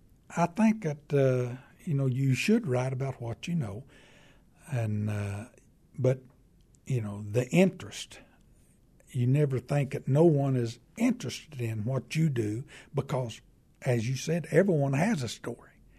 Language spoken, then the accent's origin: English; Kentucky, United States; It's growing up in Eastern Kentucky, and I like to tell about life growing as we grew up, how we lived